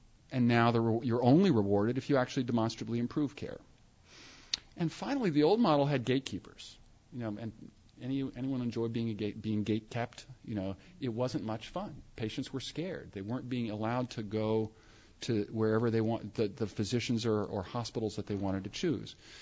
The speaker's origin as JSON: {"language": "English", "region": "Vermont", "country": "United States", "said": "maybe it's only because I'm from Vermont and we have relatively lousy land for grazing"}